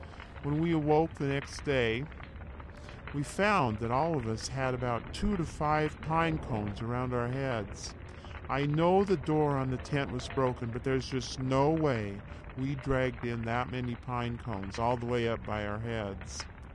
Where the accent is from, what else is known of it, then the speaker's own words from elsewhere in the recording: Dixie, Washington, United States; I grew up in Dixie, Washington.